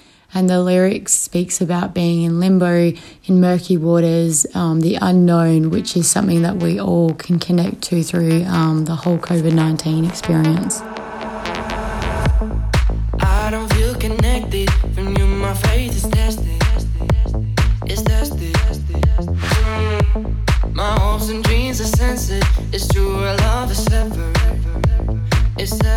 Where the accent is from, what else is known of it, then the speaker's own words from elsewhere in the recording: Perth, Western Australia, Australia; I'm from Perth, WA, and I'm this week's Triple J Unearthed feature artist.